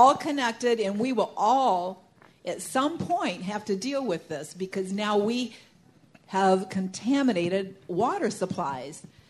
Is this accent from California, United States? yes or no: no; Michigan, United States; I'm from Lapeer County